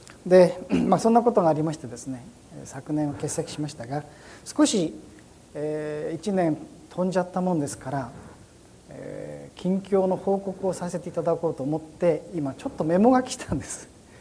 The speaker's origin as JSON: {"language": "Japanese", "town": "Koiwa", "region": "Tokyo", "country": "Japan", "lives_now": "Omiya, Japan", "said": "私は小岩の出身で今、紹介ありましたように埼玉県の大宮市に、おりまして、"}